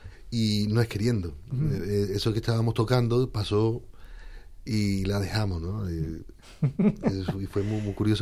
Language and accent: Spanish; Lebrija, Andalusia, Spain; Realmente yo soy sevillano, ¿no? Soy lebrijano, pero soy de la provincia de Sevilla. Tengo suerte de tener que Lebrija linde y esté muy cerca de Jerez. Y en Jerez tengo mucha familia, ¿no? Pero realmente, claro, yo he vivido toda mi vida en Sevilla